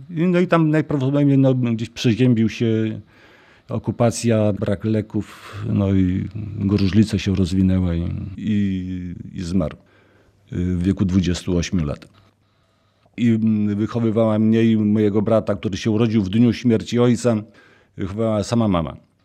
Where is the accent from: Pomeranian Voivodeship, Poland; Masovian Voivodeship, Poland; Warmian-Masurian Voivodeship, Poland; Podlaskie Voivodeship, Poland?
Masovian Voivodeship, Poland; Ja się wychowałem pod Warszawą